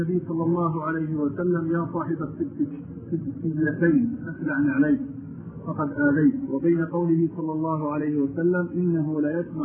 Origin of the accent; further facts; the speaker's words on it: Egypt; أنا شاب من مصر